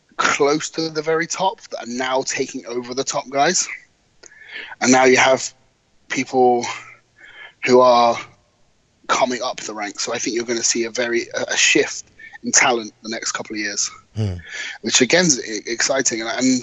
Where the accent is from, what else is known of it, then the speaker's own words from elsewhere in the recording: United Kingdom; the fact that we're all British is something, because I think we're just a little bit different over here.